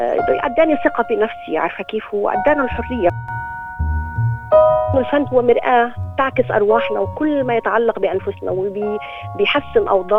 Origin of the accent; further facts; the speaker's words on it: Gaza, Gaza Strip, Palestine; ولدت ونشأت في غزة فلسطين لأبوين من أصل فلسطيني هاجروا من يافا إلى غزة عام 48، من عائلة متوسطة الحال لكن يغمرها الكثير من الحب.